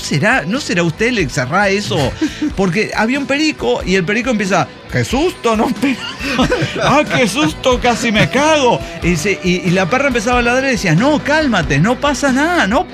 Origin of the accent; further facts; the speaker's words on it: El Salvador; accent: Spanish; now in Spain; hace un año estaba en El Salvador y me vine para aquí, para España. Sí, ya tengo el acento, todo español